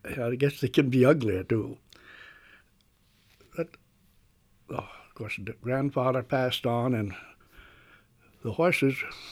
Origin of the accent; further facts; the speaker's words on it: Waitsfield, Vermont, United States; born there; I was born in Waitsfield, 1908, on the border of the Warren and Waitsfield town line.